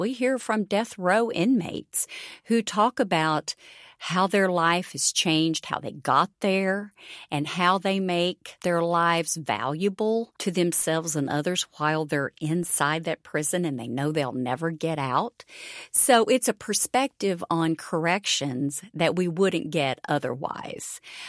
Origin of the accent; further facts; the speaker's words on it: Kentucky, United States; I grew up in Eastern Kentucky. I had never been in a coal mine until I went through Leadership Kentucky.